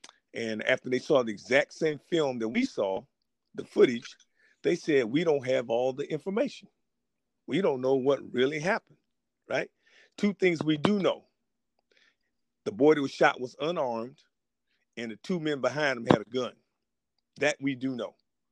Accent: Virginia, United States; moved away as an adult; And it's about my life growing up in Virginia during the same time period as the movie Remember the Titans.

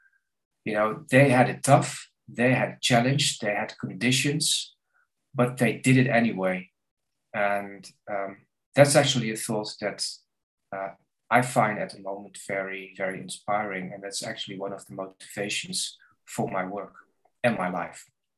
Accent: Netherlands; Like I'm from Holland, and we're very proud to have the first multinational in the world.

